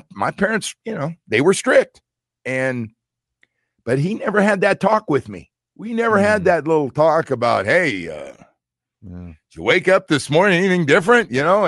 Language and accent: English; Florida, United States; I grew up in Dade County.